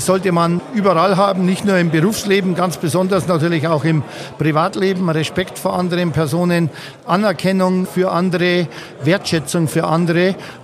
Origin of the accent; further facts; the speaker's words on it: Starnberg, Bavaria, Germany; Ich komme aus Starnberg